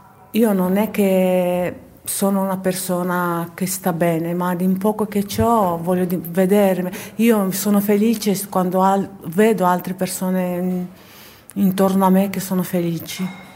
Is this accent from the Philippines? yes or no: no; Romania; Italian is a second language; now in Italy; sono rumena e faccio un po' fatica a parlare italiano corretto.